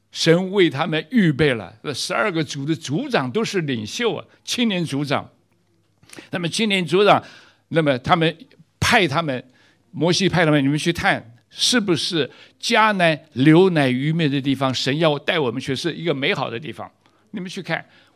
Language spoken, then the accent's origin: Chinese; China; 我们看到我们中国人开始改革开放